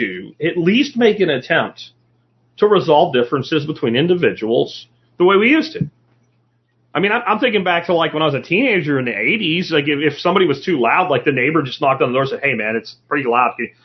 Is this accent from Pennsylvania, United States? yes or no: yes; Pennsylvania, United States; these Irish roots in America go back way, way back to like the time of like the Molly Maguires, where I grew up in Pennsylvania, about that.